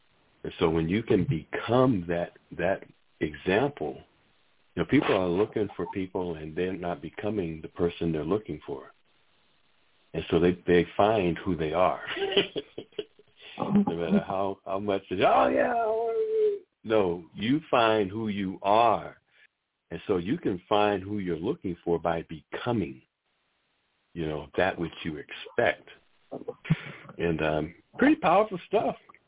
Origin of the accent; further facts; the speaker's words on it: Massachusetts, United States; I grew up in Massachusetts and never heard about Juneteenth.